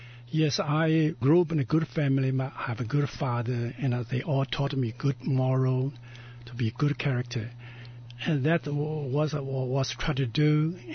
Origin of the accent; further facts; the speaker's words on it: China; English is a second language; and I was atheist, grew up in China